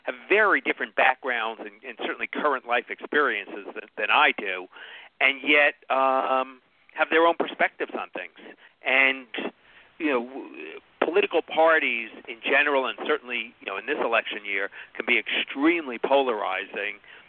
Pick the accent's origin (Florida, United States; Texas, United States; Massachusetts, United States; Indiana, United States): Massachusetts, United States; Boston; I come from the East Coast, from the Boston area